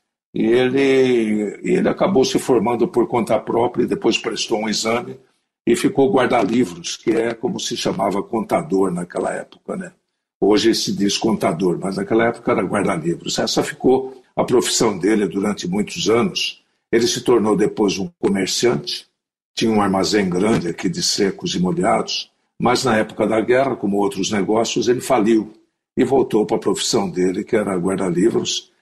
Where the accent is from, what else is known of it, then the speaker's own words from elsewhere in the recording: Jundiaí, São Paulo, Brazil; Estou aqui na minha cidade natal, em Jundiaí. Eu tenho aqui um apartamento em Jundiaí porque todos os meus parentes moram aqui, todos os parentes da minha mulher moram aqui. E eu divido entre São Paulo e Jundiaí.